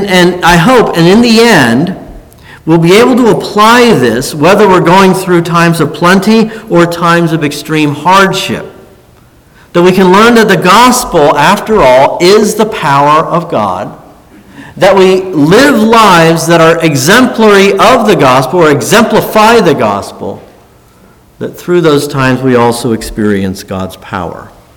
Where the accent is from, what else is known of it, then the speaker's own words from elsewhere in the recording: United States; So my stomach is growling as this American